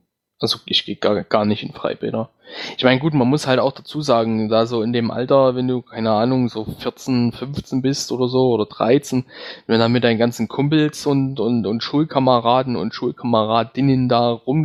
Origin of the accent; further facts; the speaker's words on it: Saxony, Germany; Bei uns im Vogtland sagt man, das ist ein Hitch.